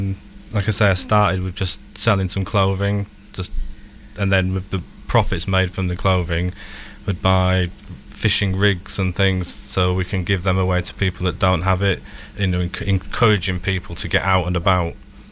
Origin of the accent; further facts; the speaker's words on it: York, Yorkshire and the Humber, United Kingdom; I grew up in York, so we had the River Ouse.